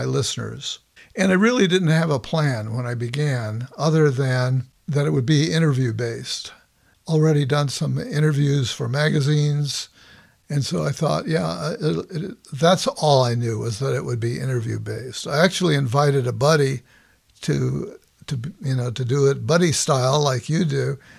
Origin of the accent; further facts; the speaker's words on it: Los Angeles, California, United States; No. I grew up in Los Angeles.